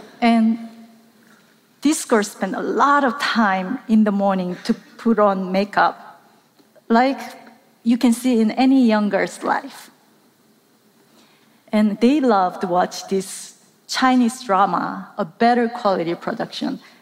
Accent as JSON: {"language": "English", "country": "South Korea", "tie": "born or raised there", "second_language": "English"}